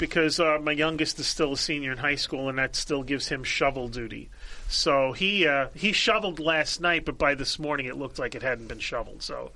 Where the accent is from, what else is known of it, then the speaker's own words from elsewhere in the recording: Brooklyn, New York, United States; See, I grew up in Brooklyn.